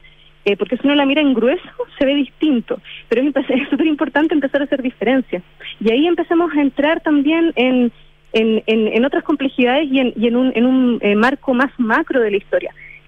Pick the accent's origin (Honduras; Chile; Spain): Chile; nuestra identidad nacional es chilena, nosotros somos chilenos de nacionalidad